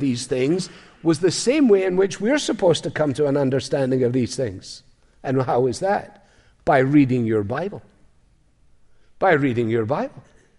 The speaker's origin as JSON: {"language": "English", "region": "Scotland", "country": "United Kingdom", "said": "I say that as a Scot wanting to save money."}